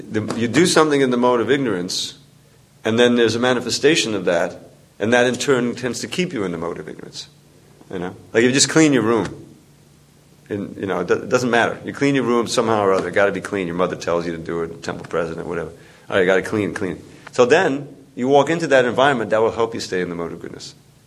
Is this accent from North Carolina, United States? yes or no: no; New York, United States; I think, you know, as a just an ordinary kid growing up in New York, who had any, you know, ability to resist that?